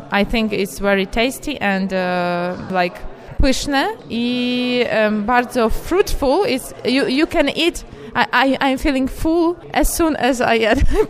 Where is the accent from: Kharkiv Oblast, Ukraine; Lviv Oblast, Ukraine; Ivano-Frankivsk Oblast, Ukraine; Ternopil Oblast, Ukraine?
Lviv Oblast, Ukraine; Lviv; Polish is a second language; Z Lwowa, Lemberga or Lviv. Jestem z Ukrainy.